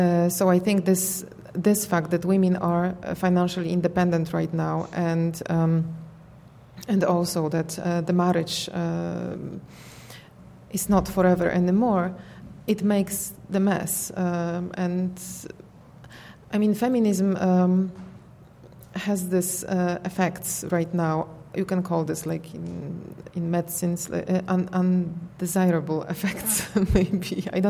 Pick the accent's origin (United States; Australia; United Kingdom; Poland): Poland; now in Brussels, Belgium; I come from Poland, where marriage should stay forever. It's really a very strong tradition, at least it was when I was brought up. But then when I moved to Brussels